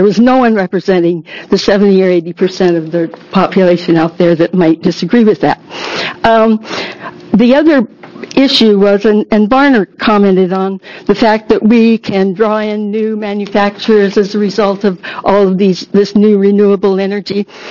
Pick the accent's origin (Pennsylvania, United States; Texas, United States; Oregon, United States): Oregon, United States; La Grande; from La Grande, Oregon